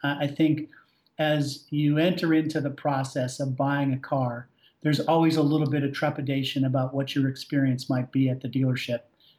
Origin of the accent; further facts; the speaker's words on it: New Jersey, United States; moved away as an adult; I was born and raised in New Jersey. I lived in New Jersey until I was almost 30. And so I've been away from New Jersey for the Northeast now for 20 years.